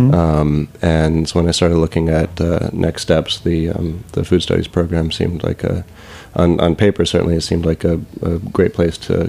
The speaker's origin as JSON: {"language": "English", "region": "South Carolina", "country": "United States", "tie": "born or raised there", "said": "went back home to my hometown in South Carolina and began dabbling in community organizing work down there with some friends."}